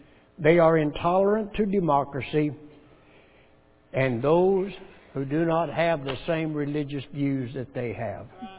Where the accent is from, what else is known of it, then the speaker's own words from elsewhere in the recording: United States; born there; I don't know about you, but I thank God I was born in America.